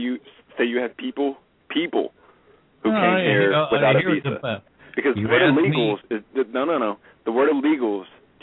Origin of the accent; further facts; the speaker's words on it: Texas, United States; Now, mind you, I come from a state, a border state like Arizona. All right? I come from Texas.